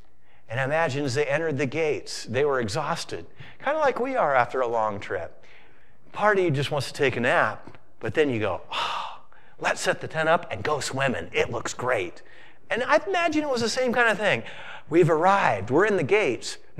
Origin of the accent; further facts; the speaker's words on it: Washington, United States; Well, as a kid, I was used to had to ask, I'm from Washington State.